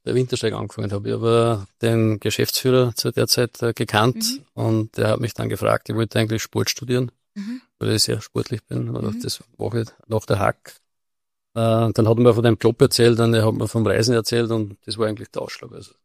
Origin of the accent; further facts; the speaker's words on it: Upper Austria, Austria; accent: Innviertel dialect; now in United States; Also ich habe meinen Innviertler Dialekt nicht vergessen. Also war mir wichtig, dass ich den beibehalten habe.